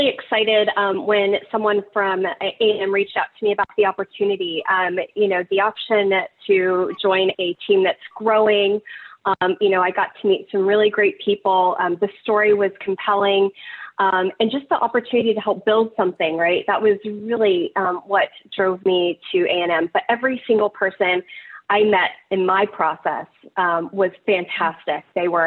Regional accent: Texas, United States; I am originally from West Texas.

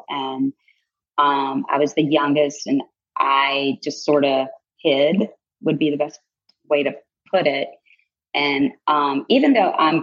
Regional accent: Virginia, United States; Well, I grew up in Virginia, like I said, the youngest of six kids.

